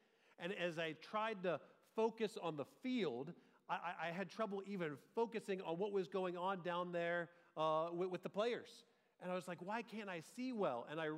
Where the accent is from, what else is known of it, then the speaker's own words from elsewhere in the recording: Georgia, United States; Growing up in Georgia, I remember one of my first professional football games I got to attend in Atlanta.